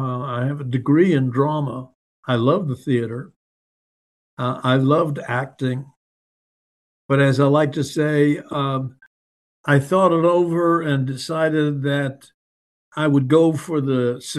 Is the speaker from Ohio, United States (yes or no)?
no; Oklahoma, United States; also born or lived in Chicago; So it was Chicago to Oklahoma. And I finished growing up in Oklahoma.